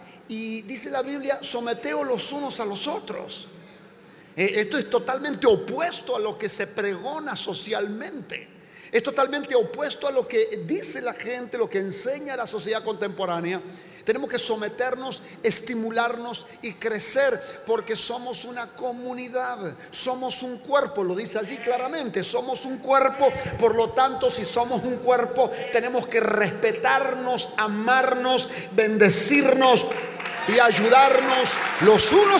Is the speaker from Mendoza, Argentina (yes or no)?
yes; San Rafael, Mendoza, Argentina; vengo de San Rafael, es Mendoza, por supuesto, es la segunda ciudad de la provincia.